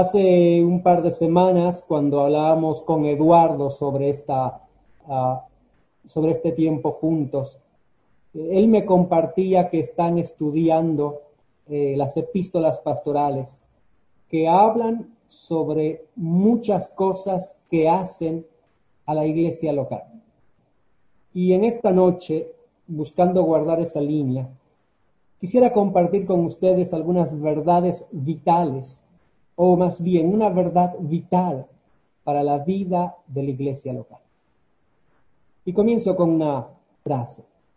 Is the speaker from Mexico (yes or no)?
no; Bolivia; also born or lived in Buenos Aires, Argentina; Soy boliviano y sirvo al Señor en mi país Bolivia. Comento esto porque tuve la oportunidad de pasar 4 años en Buenos Aires, allí cuando tenía 17 años, de mis 17 a los 21, 22